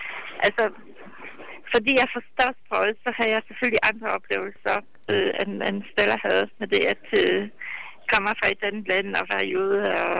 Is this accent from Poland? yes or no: yes; Poland; Danish is a second language; now in Denmark; Fordi jeg kommer fra Polen, så kunne jeg ligesom vise dem de spændende steder.